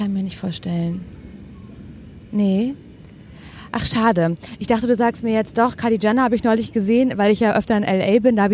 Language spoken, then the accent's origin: German; Parchim, Mecklenburg-Vorpommern, Germany; Ich komme aus Parchim.